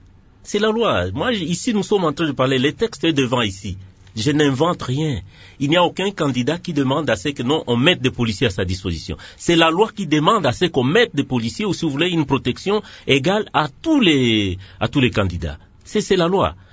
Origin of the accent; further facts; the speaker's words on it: North Kivu, DR Congo; je viens du Nord Kivu, je suis un fils du Nord Kivu, je vis au Nord Kivu.